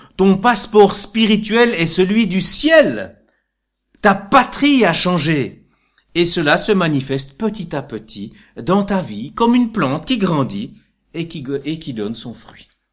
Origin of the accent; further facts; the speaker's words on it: Bourgogne-Franche-Comté, France; born there; je suis né dans le Jura, dans une famille avec un père qui était descendant des Mennonites.